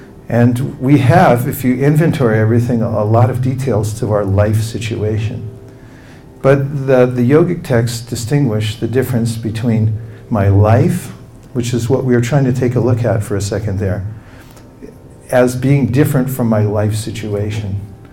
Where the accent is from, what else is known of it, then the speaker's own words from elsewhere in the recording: Lafayette, California, United States; If someone asks me who I am, I'll say, I'm from Lafayette, California, my parents are such and such.